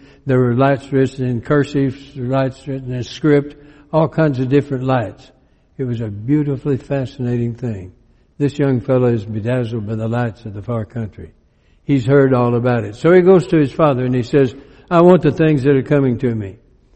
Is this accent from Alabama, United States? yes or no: yes; Alabama, United States; I came from Alabama.